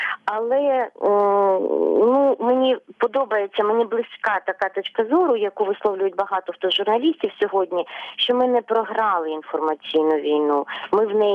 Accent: Donetsk Oblast, Ukraine; moved away as an adult; now in Vinnytsia, Ukraine; І я кажу, що я не переселенка, я вже вінничанка із донецькою пропискою поки що.

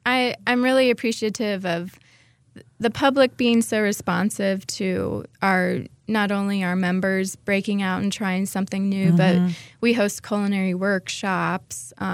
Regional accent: Greensboro, North Carolina, United States; Greensboro.

